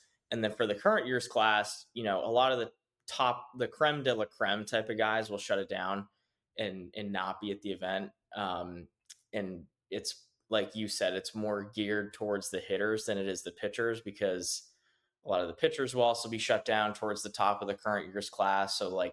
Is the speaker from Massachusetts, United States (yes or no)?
yes; Massachusetts, United States; I'm from Massachusetts, so I'm pretty soft when it comes to rain